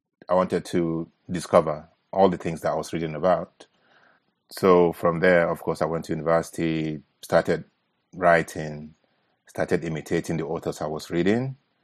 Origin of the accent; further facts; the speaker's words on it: Nigeria; listening to stories from my grandparents as a child growing up in Nigeria.